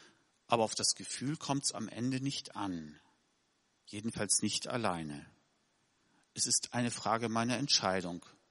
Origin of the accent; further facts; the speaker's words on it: Germany; ich predige als Deutscher aus Jahrgang 71 im Westen aufgewachsen